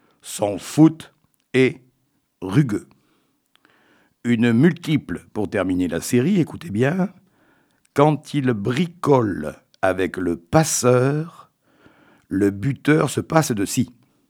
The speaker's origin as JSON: {"language": "French", "town": "Ribérac", "region": "Nouvelle-Aquitaine", "country": "France", "said": "je suis originaire de Ribérac."}